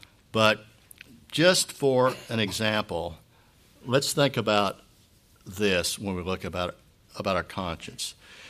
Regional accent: United States; I'm proud that I'm an American. You know, America has done a lot of stupid things, but I'm proud to be an American

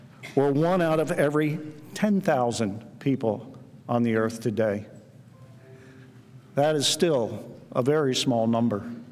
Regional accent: Maryland, United States; Well, as Marty mentioned, I'm from Maryland, the East Coast. My wife and I live about an hour north of Washington, D.C.

